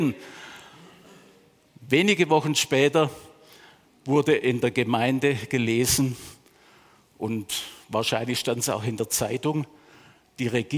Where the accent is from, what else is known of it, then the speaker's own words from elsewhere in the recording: Baden-Württemberg, Germany; In meiner Heimatgemeinde, dort im Dorf am Rande des Schwarzwaldes